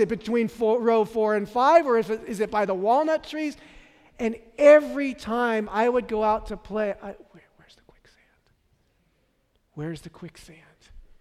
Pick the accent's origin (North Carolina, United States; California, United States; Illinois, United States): California, United States; San Francisco; growing up in San Francisco, we would come to Fresno every summer.